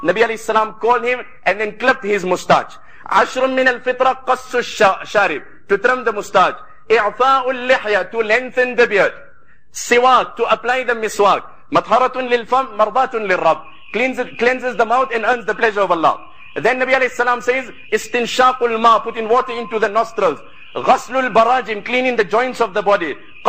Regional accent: South Africa; brother, I don't know you, you don't know me, I'm from South Africa

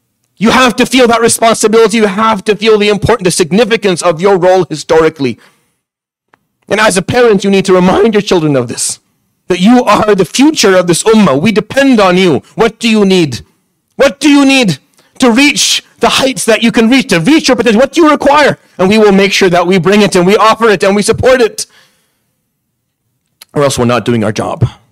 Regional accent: Syria; I was raised in the Middle East. I was raised in Syria.

